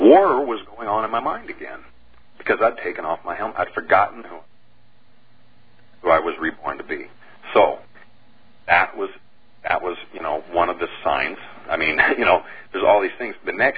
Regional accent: California, United States; born there; I was born in California

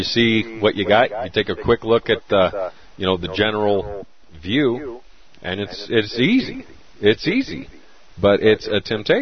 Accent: Arizona, United States; I'm from Arizona.

